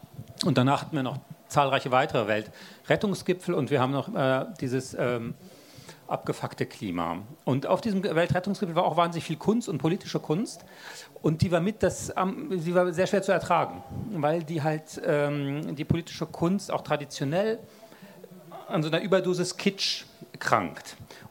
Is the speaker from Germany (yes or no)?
no; France; ich bin ja in Frankreich groß geworden und da war der Zirkus eine tolle Sache